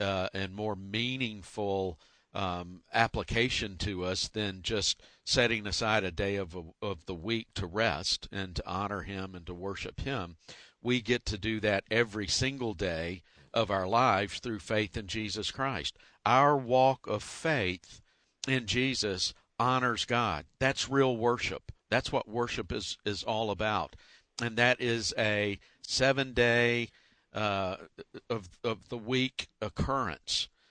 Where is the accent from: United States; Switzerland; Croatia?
United States; Georgia; Well, and even in the Deep South, I grew up in Georgia, and mm-hmm.